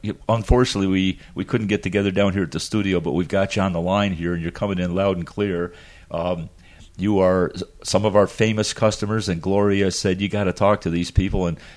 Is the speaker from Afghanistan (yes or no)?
no; New York, United States; but we're originally from the Adirondacks on the Canadian border.